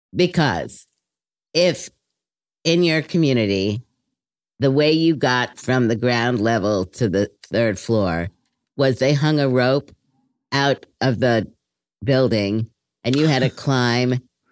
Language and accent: English; Brooklyn, New York, United States; So I moved from Brooklyn to Berkeley to get involved with the disability movement in the Bay Area.